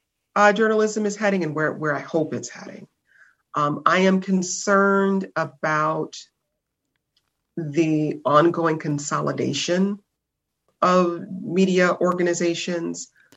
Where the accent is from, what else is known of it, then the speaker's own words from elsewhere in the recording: Detroit, Michigan, United States; And I loved growing up in Detroit. Our neighborhood was really close knit.